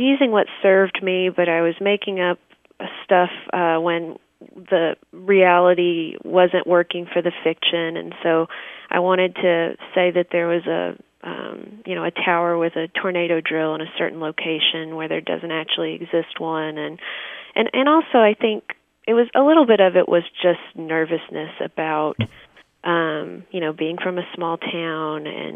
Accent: Russellville, Kentucky, United States; at least compared to what I imagined I would do as a girl in Russellville, Kentucky.

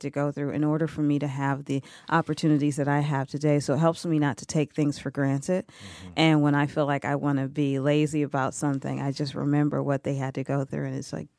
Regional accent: Detroit, Michigan, United States; it was more than just my parents and growing up in Detroit.

